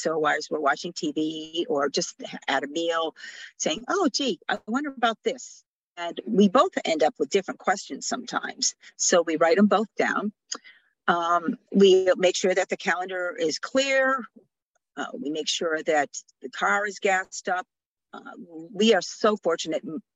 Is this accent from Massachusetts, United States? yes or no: yes; Boston, Massachusetts, United States; I grew up outside of Boston, so driving into Dana Farber is no big deal for me